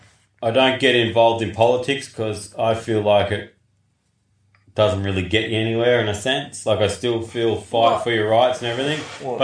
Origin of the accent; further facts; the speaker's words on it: Australia; I know you say that, but I I'm an Australian as hell.